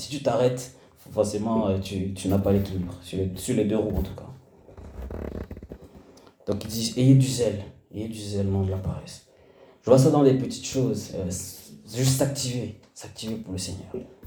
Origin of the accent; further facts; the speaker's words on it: Cameroon; moved away as an adult; Moi, j'ai grandi au Cameroun, et une chose qui m'a choqué quand je suis venu pour mes études